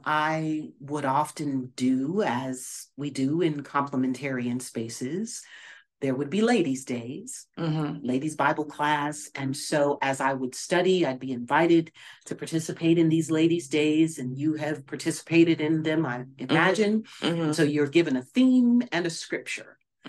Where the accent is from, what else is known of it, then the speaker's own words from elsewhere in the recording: Los Angeles, California, United States; of course, I'm from Los Angeles.